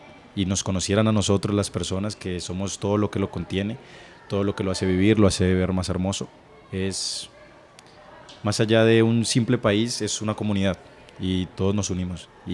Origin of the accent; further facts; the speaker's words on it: Colombia; Colombia es el mejor país. Pues lo digo yo, que soy colombiano.